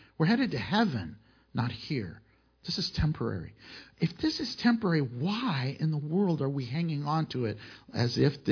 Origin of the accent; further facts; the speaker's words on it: Van Nuys, California, United States; born there; now in Houston, United States; I was born in Van Nuys, but I really consider Houston my home.